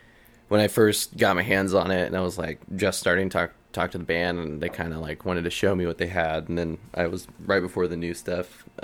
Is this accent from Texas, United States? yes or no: yes; Austin, Texas, United States; Yeah, born and raised in Austin. I was born off, like, you know that hospital off Ben White, South, I guess it's St. David's or something. Yeah, I was born there, and my parents, like, they moved from North Carolina